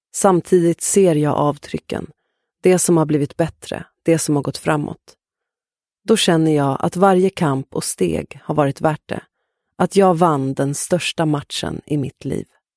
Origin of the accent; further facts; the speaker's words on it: Sweden; Precis efter den första skylten där det står V-rum ligger huset där jag är uppvuxen.